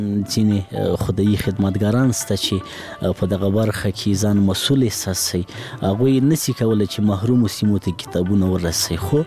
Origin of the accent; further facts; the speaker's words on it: Laghman, Afghanistan; زه په لغمان کې پیدا شوم په لغمان کې را لوی شوم خوانځي مې په لغمان کې لوسته